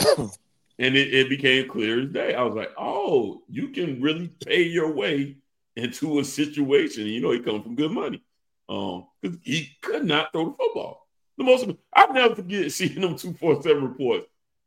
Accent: Georgia, United States; I mean, I'm from Georgia. I've seen and watched a lot of Georgia football.

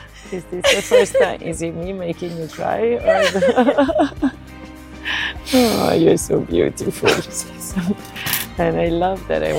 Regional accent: Italy; English is a second language; because I come from Italian Catholic, very Catholic background, and we don't speak a lot about these things.

